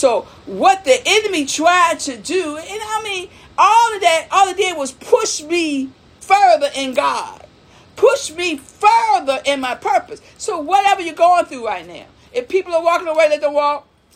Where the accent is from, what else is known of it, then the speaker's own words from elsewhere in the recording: New Kent, Virginia, United States; my dad pruned trees in the country when I grew up in New Kent, Virginia.